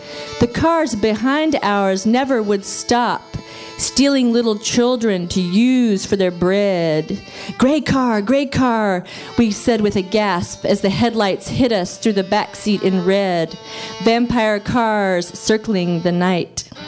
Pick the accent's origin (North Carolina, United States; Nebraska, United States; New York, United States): North Carolina, United States; Except I am from North Carolina, but this is like the first time I've ever been invited to read here